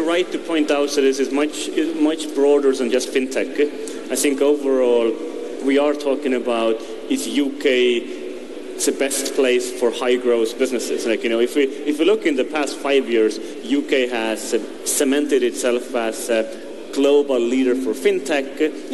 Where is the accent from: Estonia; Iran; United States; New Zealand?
Estonia; now in London, United Kingdom; You know, I'm an immigrant myself. I came to London from Estonia.